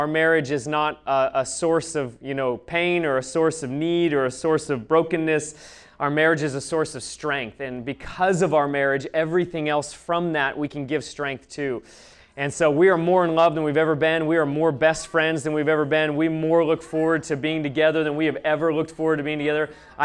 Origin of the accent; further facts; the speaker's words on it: Alaska, United States; I'm from Alaska, and Holly's from Pennsylvania, Lancaster, Pennsylvania.